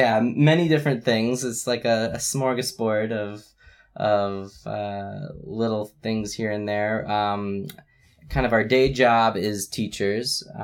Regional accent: Minnesota, United States; moved away; I was born and raised in America, or the U.S., I should say

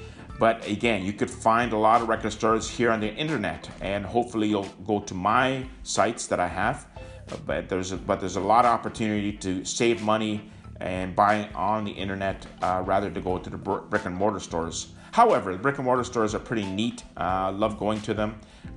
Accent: Toronto, Ontario, Canada; Again, I'm from Toronto, and I do profit from selling vinyl records.

